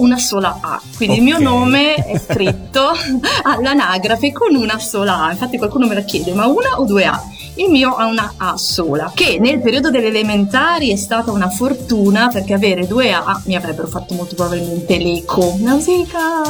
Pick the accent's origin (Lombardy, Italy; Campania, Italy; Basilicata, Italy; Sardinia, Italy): Lombardy, Italy; Vigevano; now in Gessate, Italy; io abito vicino a Milano, in un paese che si chiama Gessate, ma sono originaria di Vigevano, una città in provincia di Pavia.